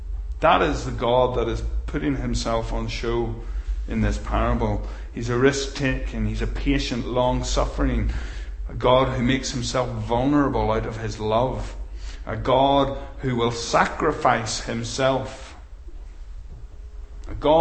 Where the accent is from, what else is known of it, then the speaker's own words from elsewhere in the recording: England, United Kingdom; And so much of it, us being English and unaccustomed to these types of teaching, so much of it just goes over our head.